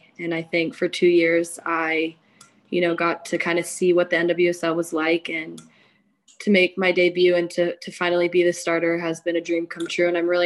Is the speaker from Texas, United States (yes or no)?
yes; Dallas, Texas, United States; now in Louisville, United States; I'm from Dallas, so a much bigger city, and I actually really enjoy being in Louisville.